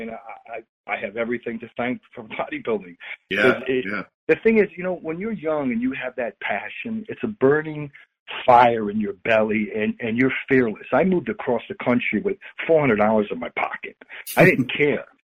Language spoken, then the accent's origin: English; Ansonia, Connecticut, United States; I was in a small town outside of New Haven, Connecticut, called Ansonia, Connecticut.